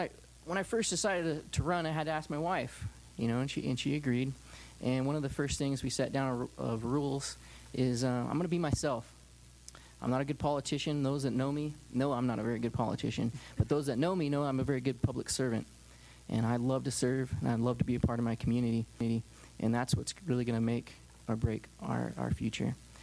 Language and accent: English; Tuolumne, California, United States; I was born and raised in Tuolumne on Main Street.